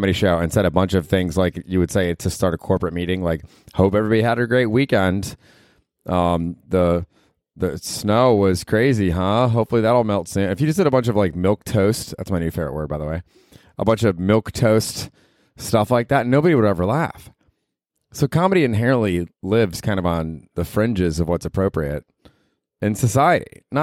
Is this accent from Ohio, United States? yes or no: yes; Ohio, United States; I'm from Ohio, but I can support this, I guess.